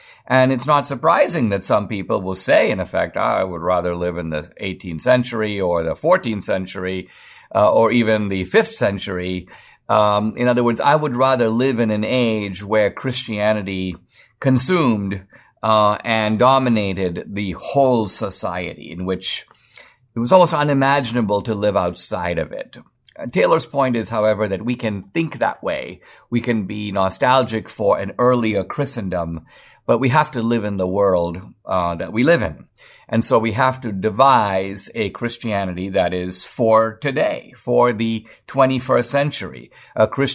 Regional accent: India; because I grew up in India

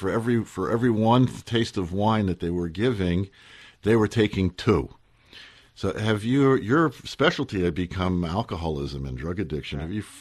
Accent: Newark, New Jersey, United States; There was a very large complex around the area where I grew up in Newark that was a convent, a monastery, and it had an orphanage

